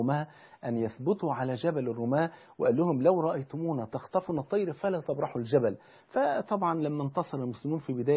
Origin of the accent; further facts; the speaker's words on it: Egypt; الأحزان التي نشعر بها في بلدنا مصر